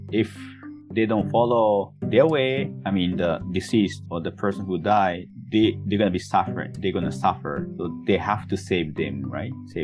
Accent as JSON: {"language": "English", "country": "Japan", "said": "I'm from Japan, Anna was born in Hawaii, Oahu, and Amy from Maui."}